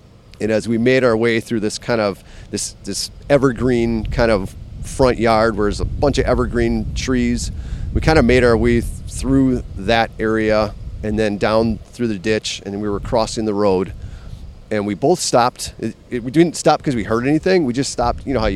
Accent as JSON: {"language": "English", "region": "Wisconsin", "country": "United States", "tie": "born or raised there", "said": "I grew up in Wisconsin my whole life. Grew up in between Chilton and Hilbert on a farm."}